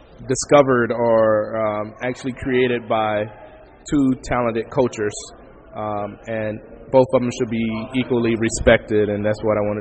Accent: Florida, United States; now in Seattle, United States; But I'm a Southerner, tried and true. My grandparents have history in Georgia. I was born and raised in Florida.

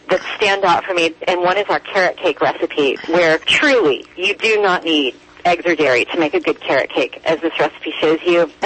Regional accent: the South, United States; I know I'm from the South, and I'm always going to crave flavor of bacon because that's what I grew up with.

